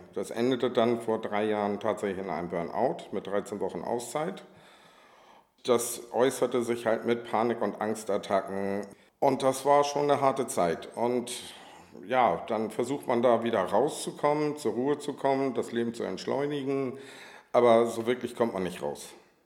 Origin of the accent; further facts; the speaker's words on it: Hamburg, Germany; Ich komme aus Hamburg-Volksdorf, bin 52 Jahre alt